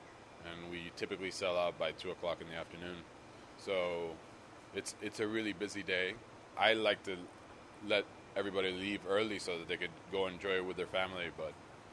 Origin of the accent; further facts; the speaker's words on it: Puerto Rico; I mean, I'm originally from Puerto Rico, so it's a very traditional thing to cook, right?